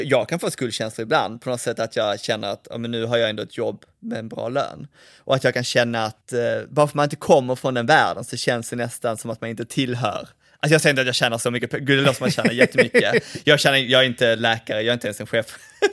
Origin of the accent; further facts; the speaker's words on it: Malmö, Skåne, Sweden; för jag växte upp på Kirseberg, som är en sån gammal klassisk arbetarklassförort.